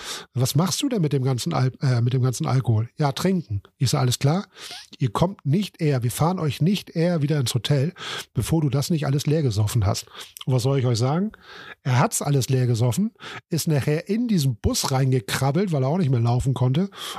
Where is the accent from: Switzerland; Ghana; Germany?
Germany; Northern Germany; ich als Norddeutscher